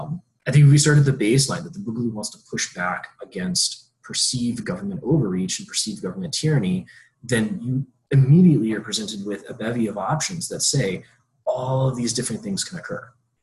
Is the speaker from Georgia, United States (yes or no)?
yes; Georgia, United States; We were taught in the South, you know, I grew up in Georgia